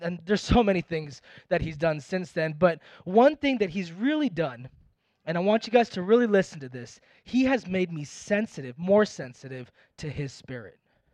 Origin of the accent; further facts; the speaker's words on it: India; I grew up watching Bollywood movies, being Indian, and back when I was growing up, you'd have a scene where two lovers are running together in a field